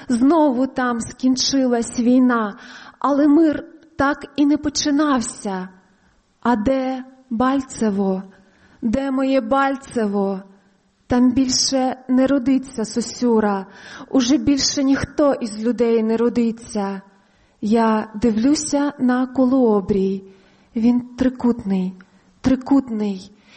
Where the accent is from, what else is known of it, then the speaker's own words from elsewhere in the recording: Pervomaisk, Luhansk Oblast, Ukraine; Они были в городе Первомайске в Луганской области, откуда я родом.